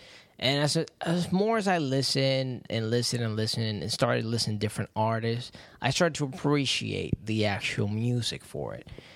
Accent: Puerto Rico; reggaeton, which was the thing I grew up with in Puerto Rico

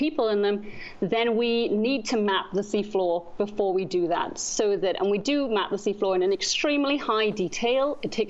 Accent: Trinidad & Tobago; I'm from Trinidad and Tobago

